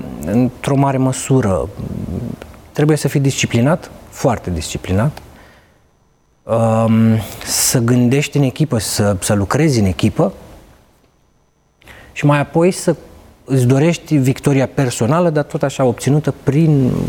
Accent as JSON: {"language": "Romanian", "town": "Bușteni", "region": "Prahova", "country": "Romania", "tie": "born or raised there", "said": "Bușteni, Prahova."}